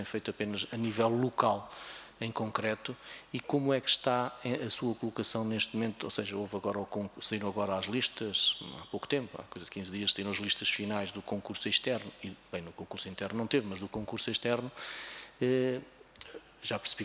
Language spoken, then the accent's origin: Portuguese; Guarda, Portugal; fui parar ao Algarve, sou da Guarda, fui parar ao Algarve, lá estive uns anitos, depois cá regressei à Guarda